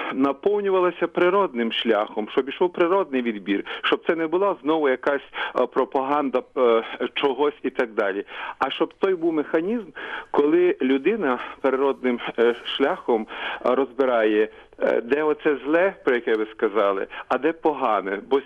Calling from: Kyiv, Ukraine; also born or lived in Zaporizhzhia; я із Києва. І хочу сказати, що я 20 років мешкав на Запоріжжі

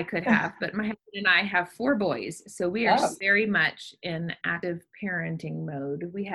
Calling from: Nashville, Tennessee, United States; Nashville, Tennessee.

